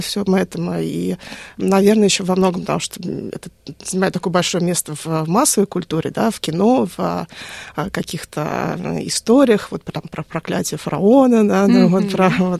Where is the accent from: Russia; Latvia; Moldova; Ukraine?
Russia; Moscow; потому что я выросла в Москве